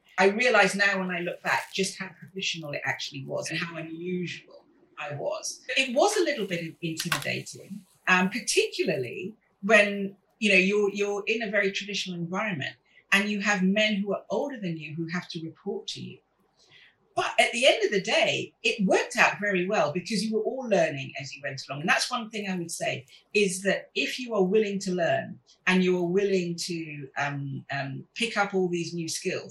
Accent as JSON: {"language": "English", "town": "Balham", "region": "London", "country": "United Kingdom", "tie": "born or raised there", "also_born_or_lived": "Fulham", "said": "My father came from Nigeria, my mum came from Trinidad. They met here, and I was born in Fulham, but grew up in Balham in South London."}